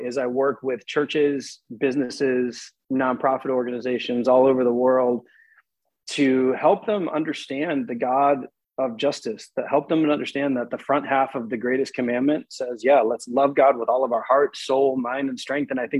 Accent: Detroit, Michigan, United States; born there; now in Charlotte, United States; So so I was born in Detroit. And then, we've been in the Charlotte area now for 15 years.

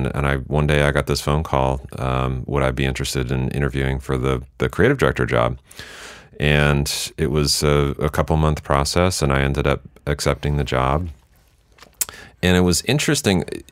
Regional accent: Lubbock, Texas, United States; And I grew up in Lubbock, Texas.

